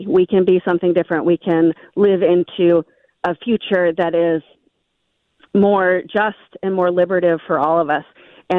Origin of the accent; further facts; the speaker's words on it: Memphis, Tennessee, United States; So I grew up in Memphis, Tennessee, and saw like my whole life this the impact of racial injustice.